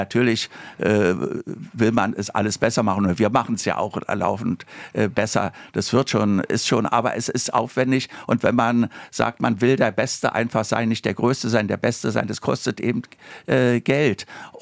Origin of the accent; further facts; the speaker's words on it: Berlin, Germany; ich bin natürlich als Berliner groß geworden mit KPM